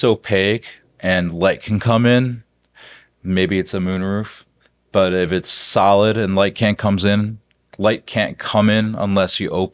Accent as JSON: {"language": "English", "region": "Rust Belt", "country": "United States", "said": "So that being said, I'm from the Rust Belt and I do like having sun."}